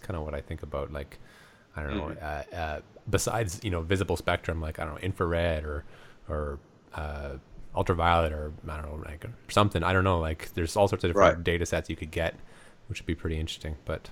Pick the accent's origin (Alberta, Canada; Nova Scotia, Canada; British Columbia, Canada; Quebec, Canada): Alberta, Canada; I'm sure people from Lethbridge will be mad if I say that, but I am a fellow Southern Albertan, and I can say it.